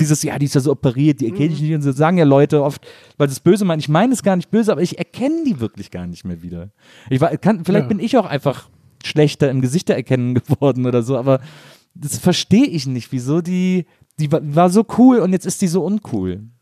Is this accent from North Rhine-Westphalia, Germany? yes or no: yes; Wesseling, North Rhine-Westphalia, Germany; weil die in Wesseling, wo ich herkomme, beim Karnevalszug